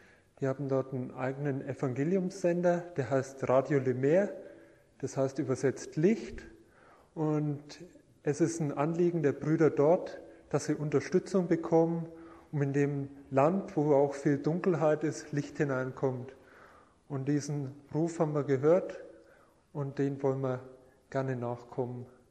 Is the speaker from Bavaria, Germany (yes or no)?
yes; Bavaria, Germany; Ich komme aus der Nähe von Nürnberg her.